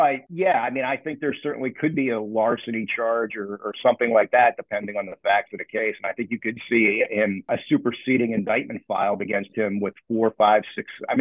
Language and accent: English; Pennsylvania, United States; also born or lived in New Jersey; So I'm actually from Pennsylvania and lived in Jersey for a while. I'm not a New Yorker, but I identify with the Northeast mentality.